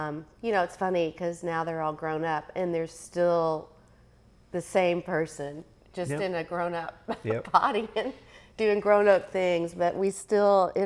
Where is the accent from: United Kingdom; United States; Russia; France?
United States; Kentucky; Yeah, I grew up in Western Kentucky, so it's a smaller town, or was a smaller town.